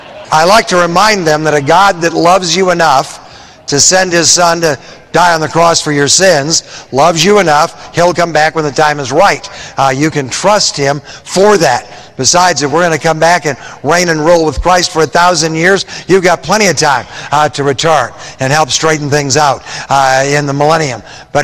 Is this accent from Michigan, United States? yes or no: yes; Michigan, United States; I grew up in Michigan, right across the lake, so I feel right at home when I'm in the upper Midwest